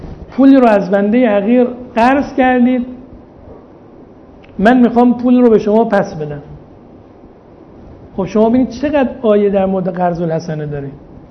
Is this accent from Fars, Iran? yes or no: yes; Shiraz, Fars, Iran; اگر چه همین اصطلاحات در شهر ما شیراز مجاز ممکنه بشه.